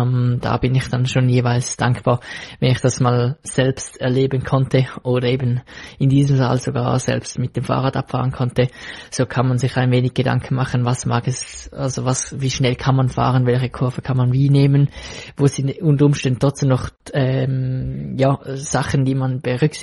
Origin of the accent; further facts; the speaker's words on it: Switzerland; wir als Schweizer sind hier sehr verwöhnt mit den Straßenbelägen